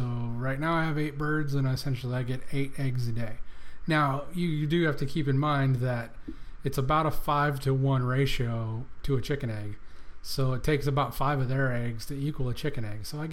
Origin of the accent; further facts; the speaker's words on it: California, United States; now in Texas, United States; I moved from California out here to Texas, and you know, part of the idea with that was to get a little bit of property